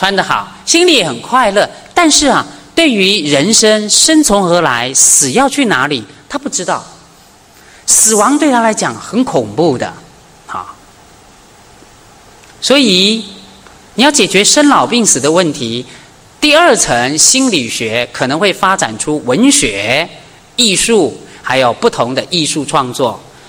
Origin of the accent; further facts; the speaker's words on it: Taiwan; 我来自于台湾，所以我们的地震是很可怕